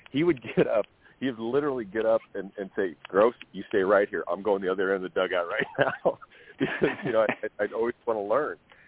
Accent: Midwest, United States; And him and I got along because we're both from the Midwest.

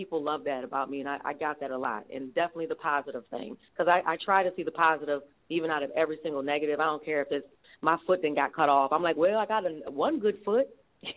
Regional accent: Port Huron, Michigan, United States; I'm from Michigan, you know, Port Huron, Michigan.

